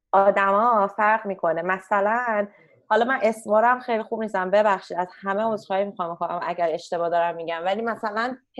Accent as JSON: {"language": "Persian", "country": "Iran", "said": "من ایرانی هستم"}